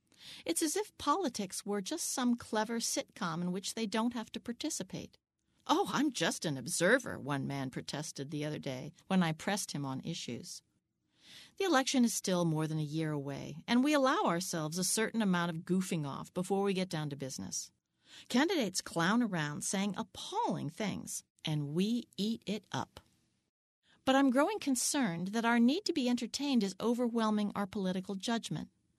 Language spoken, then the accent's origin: English; Vermont, United States; eople find out I'm from Vermont, often the first thing they ask is if I think Bernie can win.